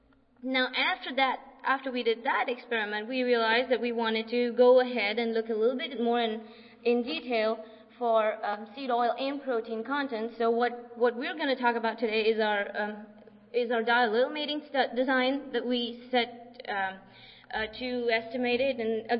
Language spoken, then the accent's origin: English; India; And I come from India, where, you know, when I grew up, we actually ate potato chips.